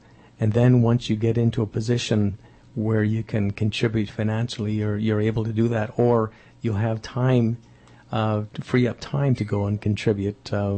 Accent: Ontario, Canada; But when I was a kid growing up in Northern Ontario

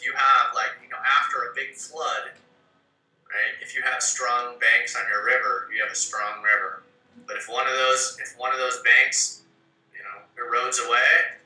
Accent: Iowa, United States; I grew up in Iowa, small town in Iowa.

